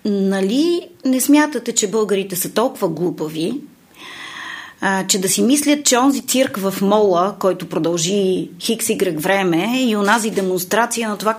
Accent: Vidin, Vidin Province, Bulgaria; Нали съм от Видин и Северозапада

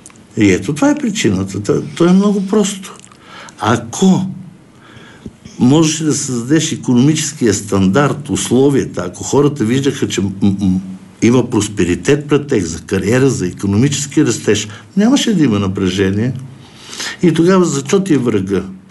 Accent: Sofia, Sofia City, Bulgaria; И понеже съм кореняк софиянец, не знам живота на село.

